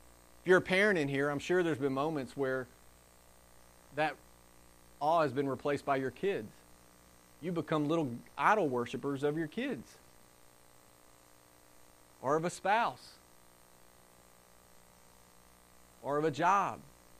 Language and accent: English; the South, United States; or as I was raised in the South, that's why I'm pro-life?